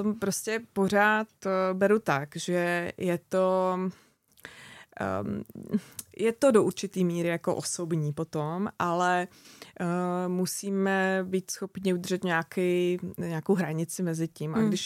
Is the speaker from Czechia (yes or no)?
no; Slovakia; Když třeba my už vypadneme, tak jako automaticky no, prostě Slováci. A je to takový hezký, protože jsme se narodili v Československu, že já jsem ještě to dítě.